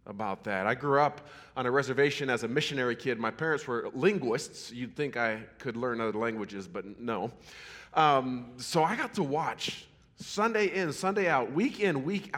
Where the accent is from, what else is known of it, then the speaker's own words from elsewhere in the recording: Montana, United States; didn't have to learn a language in high school because I was from Montana.